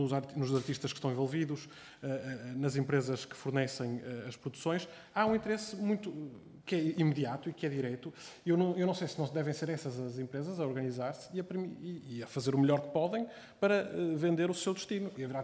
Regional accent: Porto, Portugal; Digo eu sou do Porto, portanto falo aqui muito à vontade

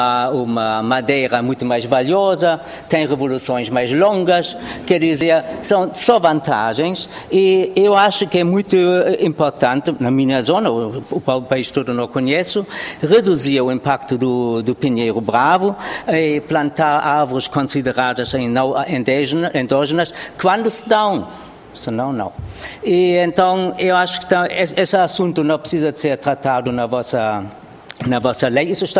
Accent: Germany; Eu venho da Alemanha.

